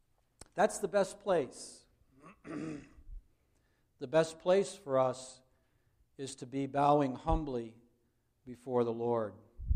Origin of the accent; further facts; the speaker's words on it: Portland, Oregon, United States; My hometown, many of you know, is Portland, Oregon.